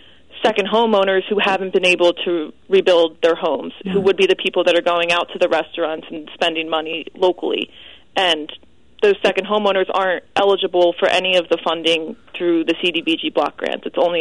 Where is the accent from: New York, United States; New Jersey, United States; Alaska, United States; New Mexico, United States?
New Jersey, United States; But I grew up on the Jersey shore, so it's my home.